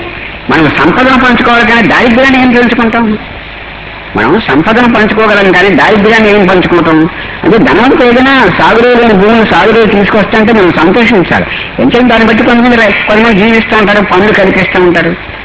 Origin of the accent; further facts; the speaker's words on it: Achanta, Andhra Pradesh, India; నేను వ్యవసాయ కుటుంబంలో నుంచి వచ్చిన వాడిని. ఈ ఆచంటలో అందరూ వ్యవసాయదారులు, చాలా కష్టపడి వ్యవసాయం చేస్తారు.